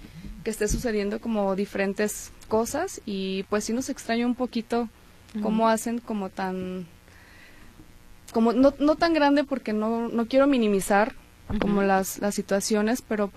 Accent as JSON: {"language": "Spanish", "town": "Zapopan", "region": "Jalisco", "country": "Mexico", "tie": "born there", "said": "Yo, como muchos tequilenses, nací en Zapopan, en Guadalajara, pero toda mi familia es de ahí, de Tequila. De hecho, parte de mi familia viene de la sierra, vienen de se me fue ahorita el nombre, vienen de Tuitán"}